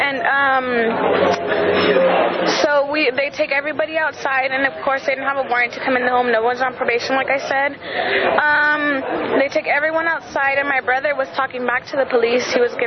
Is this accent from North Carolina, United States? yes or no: no; Salinas, California, United States; And I think that's just me growing up in Salinas and seeing that.